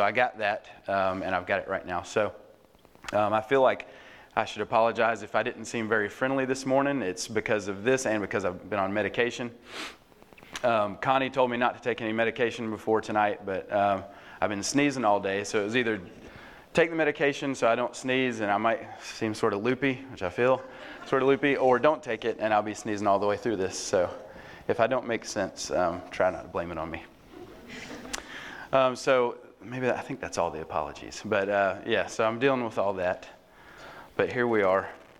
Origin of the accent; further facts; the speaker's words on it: Australia; And I came all the way from Australia to talk to you tonight.